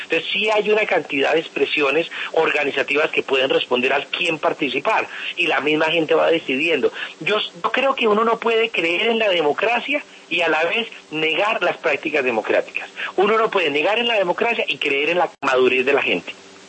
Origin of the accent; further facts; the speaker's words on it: Bogotá, Bogotá D.C., Colombia; ¿cómo los pobres de Bosa, zona de donde yo nací y crecí, van a decidir cómo participar?